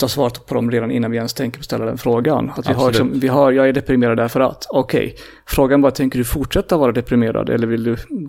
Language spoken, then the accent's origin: Swedish; Stockholm, Stockholm County, Sweden; Jag kommer från Stockholm.